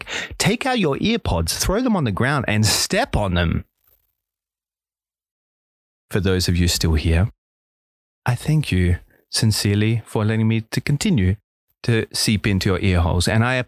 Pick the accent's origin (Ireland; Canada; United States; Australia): Australia; now in Vienna, Austria; I'm Australian … over here.